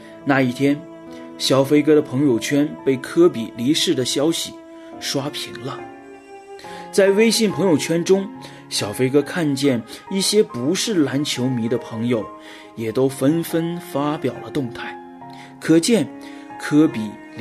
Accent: China; 这就像我们中国人所说的置之死地而后生

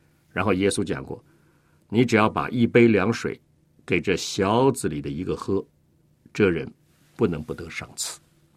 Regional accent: China; 所以我们中国人讲，施比受更为有福

